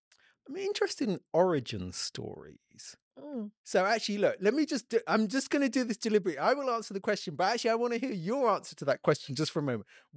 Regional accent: United Kingdom; also born or lived in Ghana; I grew up in Britain, but I also spent a couple of years when I was a small child, I think maybe from about, let's say about 2 or so till 5, my family went back to Ghana, where, you know, my parents came from. I lived in Ghana for a few years.

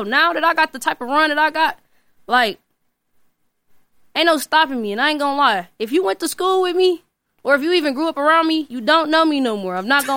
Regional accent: Milwaukee, Wisconsin, United States; I lived on 3rd and Keith. Like, my grandma's still living there right now. She's been living in the same house for like 19 years. Yeah. No bullshit. But, yeah, that's where I grew up at.

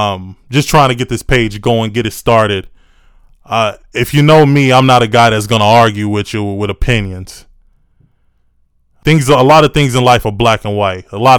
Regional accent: Chicago, Illinois, United States; I am a Chicagoan, born and raised. My certificate says Chicago, Illinois.

